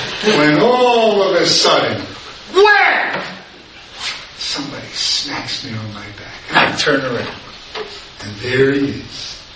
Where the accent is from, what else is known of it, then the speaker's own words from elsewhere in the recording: Newark, New Jersey, United States; I was born and raised in Newark.